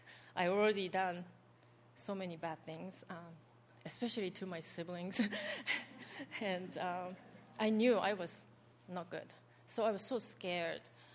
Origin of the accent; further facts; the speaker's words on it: Japan; I was born and raised in Japan, and my grandmother is a dedicated Buddhist.